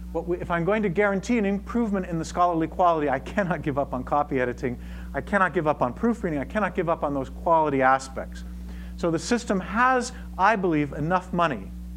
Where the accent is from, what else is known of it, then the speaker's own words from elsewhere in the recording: Canada; And as a Canadian, we need to find these routes and means to get to these American foundations.